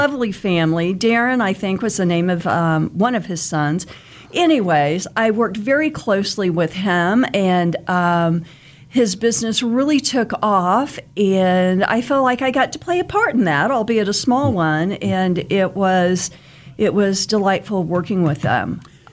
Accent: Wichita, Kansas, United States; I am from Wichita, born and raised, grew up out west, and went to West High.

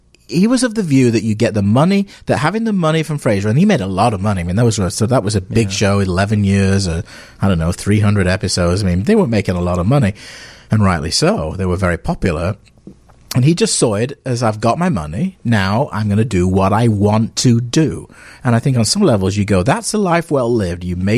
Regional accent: Manchester, North West England, United Kingdom; You know, I'm from Manchester.

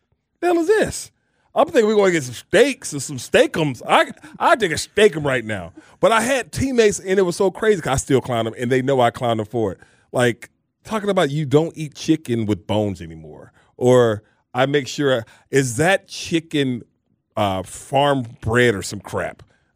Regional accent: Fort Valley, Georgia, United States; I'm from Fort Valley. All right?

